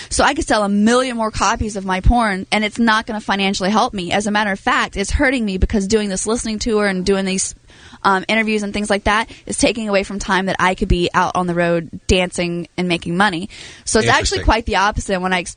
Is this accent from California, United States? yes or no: no; Louisiana, United States; it's pretty common knowledge that I'm from Louisiana.